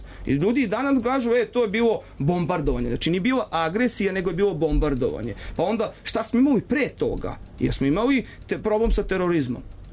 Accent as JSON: {"language": "Serbian", "town": "Zemun", "region": "Belgrade", "country": "Serbia", "said": "Ja sam iz Zemuna."}